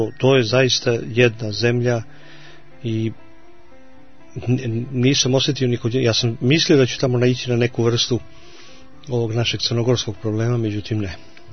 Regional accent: Serbia; Nego ja kažem, ja sam ti iz Srbije.

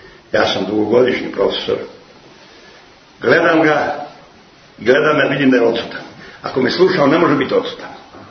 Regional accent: Greece; Serbian is a second language; I jadni Rusi kad dođe da traži blagoslov ja ovako kao Grk, on stane, neće. On čeka da ga ja blagoslovim. A mi Grci samo dajemo ruke.

